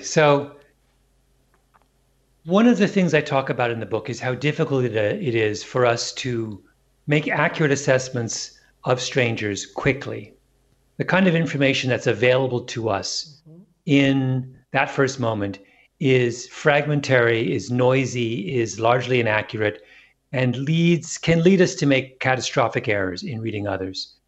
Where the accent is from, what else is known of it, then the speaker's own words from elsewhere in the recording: Canada; now in United States; I am biracial, which matters. I grew up in Canada, very different environment than here in the United States.